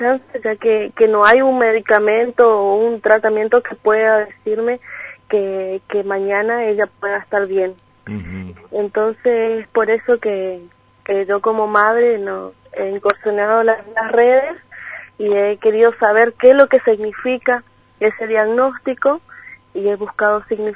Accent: Posadas, Misiones, Argentina; also born or lived in San Salvador de Jujuy; Y bueno, de ahí vinimos para acá de igual manera, nosotros somos acá de Posadas.

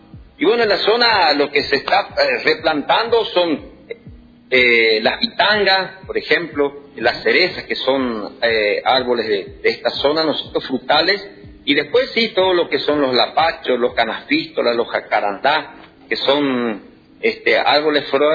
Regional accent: Aristóbulo del Valle, Misiones, Argentina; somos acá de Aristóbulo del Valle

